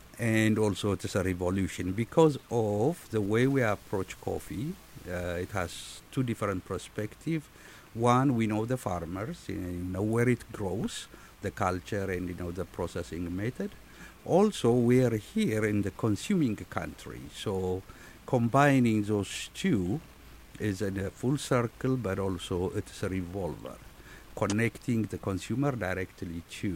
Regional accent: Ethiopia; I'm from Ethiopia.

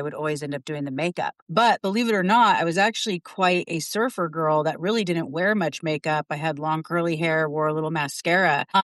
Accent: Los Angeles, California, United States; So I'm from California, Los Angeles, and 4 or 5 generations.

